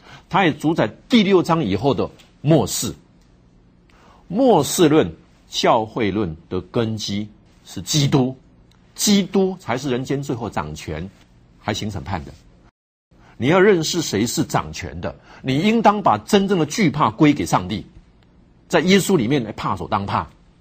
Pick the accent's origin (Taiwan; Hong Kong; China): Taiwan; 我们台湾人也蛮刚硬的